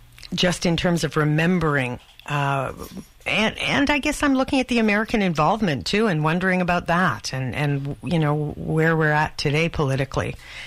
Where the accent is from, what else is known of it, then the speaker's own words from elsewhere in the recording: Canada; There you go. We're Canadian. What can I tell you?